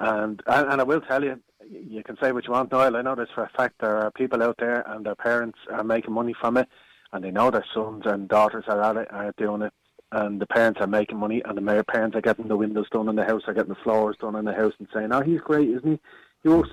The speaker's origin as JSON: {"language": "English", "town": "Crumlin", "region": "Leinster", "country": "Ireland", "said": "The Crumlin area."}